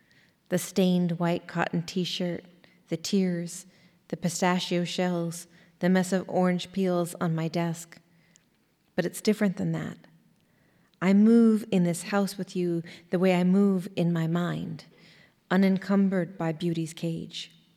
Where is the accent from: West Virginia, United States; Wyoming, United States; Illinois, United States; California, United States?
California, United States; Sonoma; And I'm from Sonoma, California, originally, and I spend a lot of time there still.